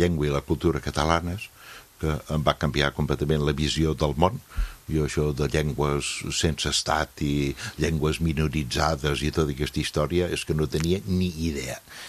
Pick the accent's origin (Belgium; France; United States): United States; Jo, com a americà, sento per primera vegada a la vida una vergonya immensa de ser americà.